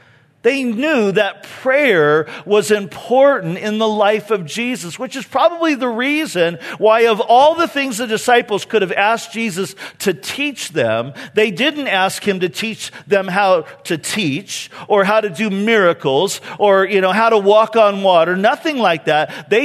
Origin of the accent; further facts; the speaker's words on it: California, United States; now in Vista, United States; You see, I grew up in Orange County, and all the streets up there pretty much are just straight streets that go either north, south, east, and west. But here, it's a little bit different.